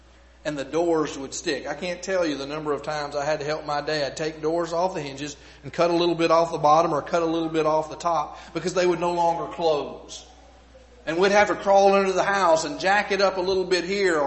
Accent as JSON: {"language": "English", "region": "Texas", "country": "United States", "tie": "born or raised there", "said": "Where I grew up in East Texas was red clay."}